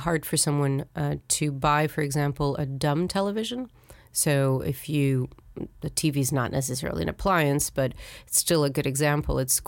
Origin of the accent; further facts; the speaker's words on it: Paris, Île-de-France, France; also born or lived in Middle East; I grew up in Paris, and I think it's in the Paris museums.